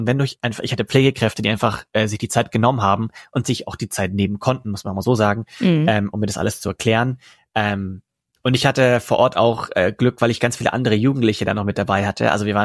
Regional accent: Buxheim, Bavaria, Germany; ich komme vom Dorf aus Buxheim

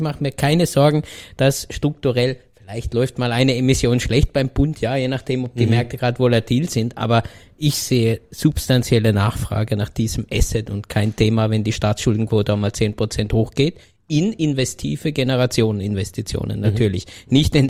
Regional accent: Germany; born there; Aber als gebürtiger Deutscher muss ich schon auch sagen

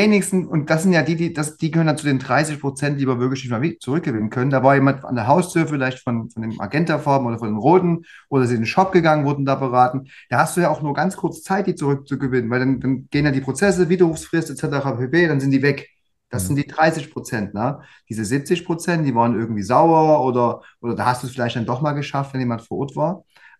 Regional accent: East Germany, Germany; im Osten, da wo ich herkomme, da wird eher vermietet.

